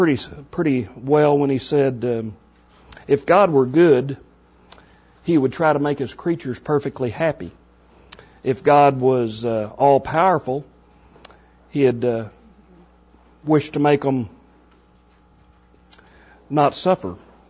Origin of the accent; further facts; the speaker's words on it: Wichita Falls, Texas, United States; I'm from Wichita Falls here. In 79, we had a tornado here that took out 1/3 of the houses